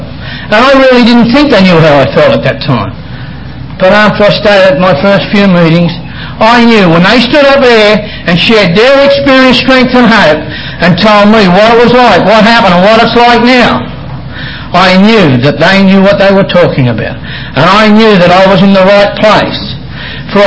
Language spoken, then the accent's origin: English; Australia; now in Colfax, United States; Actually, we live in Colfax. I'm not from Auburn. I come from Colfax. And I'm not even from Colfax. I'm from Australia, by the way.